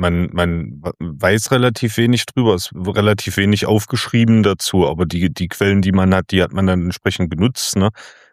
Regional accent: Saxony-Anhalt, Germany; Ich komme ja aus dem Zweistromland zwischen Elbe und Mulde.

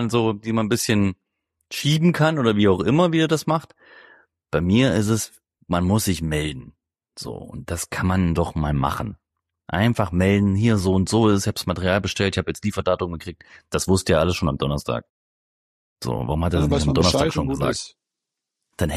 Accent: Thuringia, Germany; Nur da, wo ich herkomme, aus dem Eichsfeld, ist so ein ganz kleiner Kreis. Hochkatholisch.

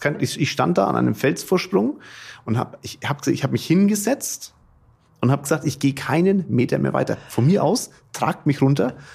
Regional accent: Bavaria, Germany; wir kommen ja aus Franken

